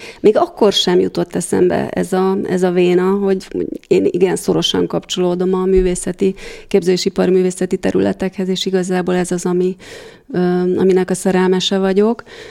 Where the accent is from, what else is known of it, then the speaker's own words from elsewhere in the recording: Kecskemét, Bács-Kiskun, Hungary; én kecskeméti vagyok, és ez a nagymamám ráadásul egy tanyán élt